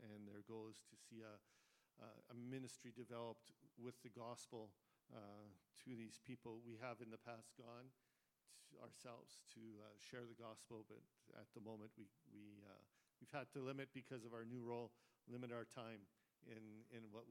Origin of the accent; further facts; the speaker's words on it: Abbotsford, British Columbia, Canada; I'm from Abbotsford, B.C. I grew up there. The Lord sent me out 37 years ago.